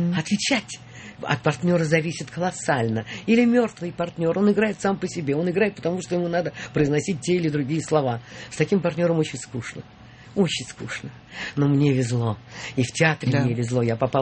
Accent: Smolensk Oblast, Russia; born there; Я родилась на Смоленщине, именно под Вязьмой.

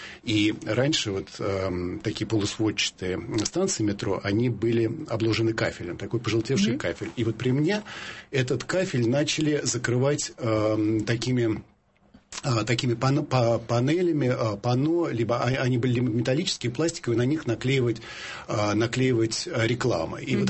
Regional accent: Moscow, Russia; born there; В Москве, которую я очень люблю, я родился в Москве

